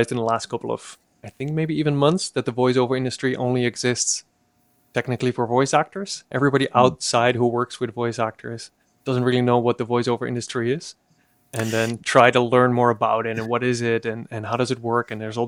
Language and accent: English; Netherlands; English is a second language; moved away as an adult; I'm from the Netherlands.